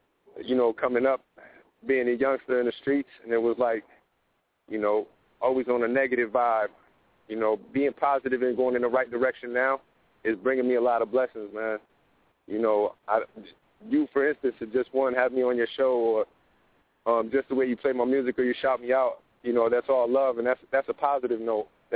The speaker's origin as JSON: {"language": "English", "town": "New Britain", "region": "Connecticut", "country": "United States", "tie": "born or raised there", "said": "I came up, I was born in New Britain, Connecticut. You know, that was my stomping grounds. That's where I was at, you know, dodging and ducking."}